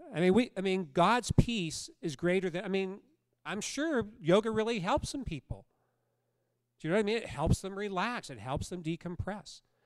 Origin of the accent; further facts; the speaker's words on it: United States; I mean, I'm an American, right? Like, you know, no suffering, just blessing.